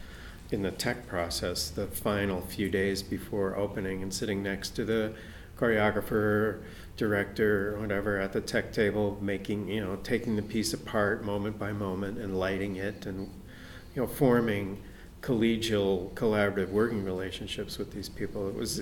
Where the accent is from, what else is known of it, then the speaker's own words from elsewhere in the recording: New York City, New York, United States; working in theater in New York City, which is where I'm from. I'm from the East Coast.